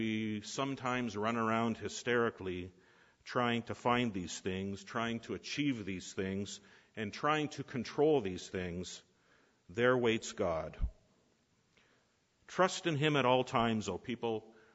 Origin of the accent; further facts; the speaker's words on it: St. Catharines, Ontario, Canada; As I've mentioned before, I grew up in St. Catharines